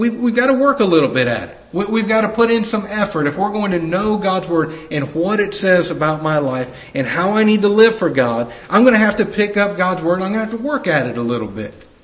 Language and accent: English; Melbourne, Victoria, Australia; Mom had a cross-stitch thing when we were growing up in Melbourne.